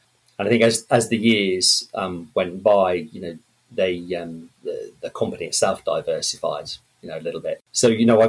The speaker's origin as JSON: {"language": "English", "town": "Coventry", "region": "West Midlands", "country": "United Kingdom", "tie": "born or raised there", "said": "So I grew up in a city called Coventry. So not famous for much, just Lady Godiva."}